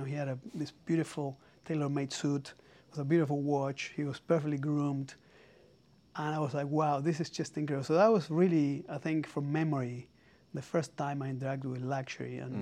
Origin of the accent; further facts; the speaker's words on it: Buenos Aires, Argentina; moved away as an adult; So I'm originally from Argentina and I grew up in Buenos Aires until I was in my mid-20s.